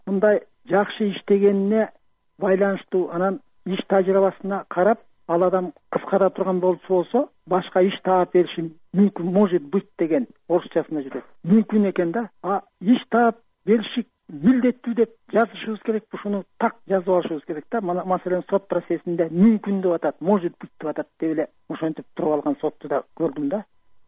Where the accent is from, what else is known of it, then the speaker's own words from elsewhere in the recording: Bishkek, Kyrgyzstan; Бишкектен болом да.